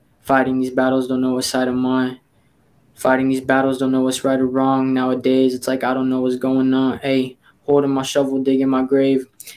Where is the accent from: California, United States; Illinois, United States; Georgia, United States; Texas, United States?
Texas, United States; Orange Grove; now in Corpus Christi, United States; We moved here 2008. But yeah, I'm from Orange Grove.